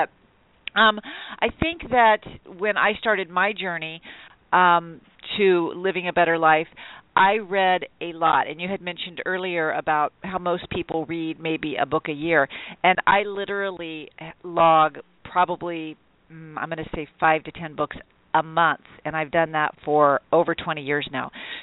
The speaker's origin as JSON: {"language": "English", "town": "Sacramento", "region": "California", "country": "United States", "said": "Sacramento and Sacramento."}